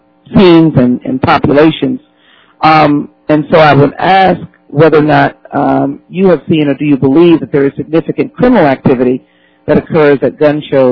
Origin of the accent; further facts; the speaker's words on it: Texas, United States; I'm from Texas, so you know we've had some misshots and quails